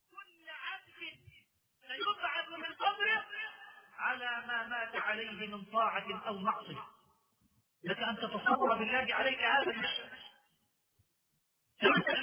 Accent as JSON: {"language": "Arabic", "town": "Mansoura", "region": "Dakahlia", "country": "Egypt", "said": "المنصورة عندنا في مصر"}